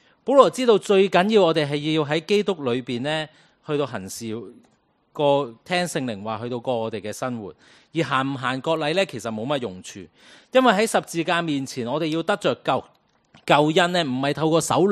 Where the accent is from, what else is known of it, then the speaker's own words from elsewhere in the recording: China; 正如我们中国人有句说话是什么，身体发肤受之父母嘛